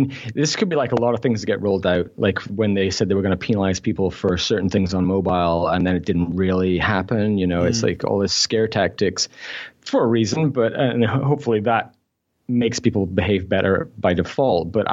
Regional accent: Scotland, United Kingdom; also born or lived in Newcastle; I grew up in Scotland, but I was born in Newcastle, so I'm a Geordie.

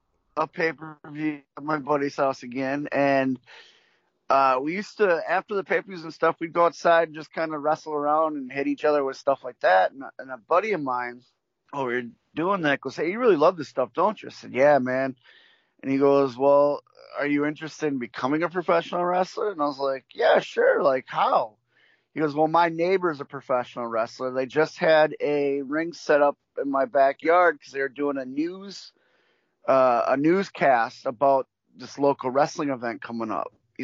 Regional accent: Milwaukee, Wisconsin, United States; And AWA was really big in where I grew up in Milwaukee.

